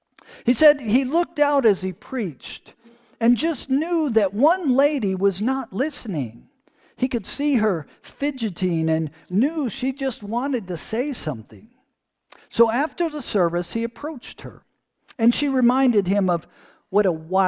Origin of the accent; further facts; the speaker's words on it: Detroit, Michigan, United States; I can imagine hearing some of the same if I went back to preach in my hometown suburb of Detroit.